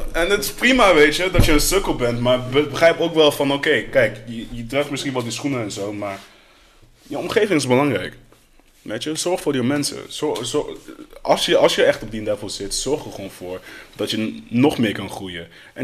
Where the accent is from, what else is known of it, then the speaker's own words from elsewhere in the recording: Netherlands; Ik ben een regular guy, weet je wel. Opgegroeid in Nederland.